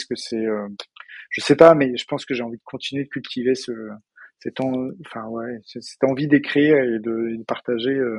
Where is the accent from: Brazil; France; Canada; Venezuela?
France; Paris, Île-de-France; j'ai la chance d'habiter à Paris, Je suis né à Paris et j'ai grandi et j'ai fait mes études ici